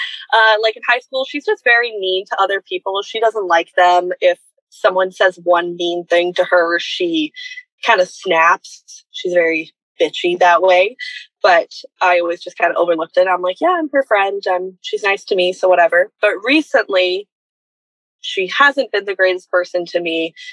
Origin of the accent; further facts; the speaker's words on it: Ontario, Canada; I'm 25. I'm from Ontario, Canada.